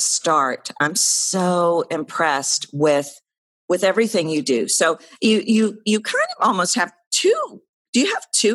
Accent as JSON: {"language": "English", "town": "Houston", "region": "Texas", "country": "United States", "tie": "born or raised there", "said": "Based in Houston, Texas, again, my hometown"}